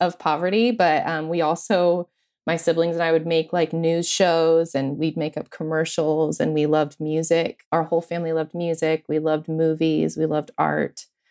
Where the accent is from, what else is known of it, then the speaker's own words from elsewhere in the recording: Oklahoma, United States; born there; also born or lived in New Mexico / Missouri; And so I was born in Oklahoma and we moved back and forth from Oklahoma to New Mexico multiple times. And then we ended up in Missouri, in this very small conservative town in Missouri.